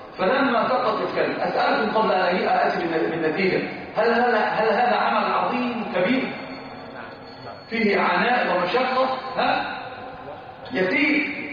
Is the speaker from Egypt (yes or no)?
yes; Upper Egypt, Egypt; حتى عندنا في الصعيد بيحلفوا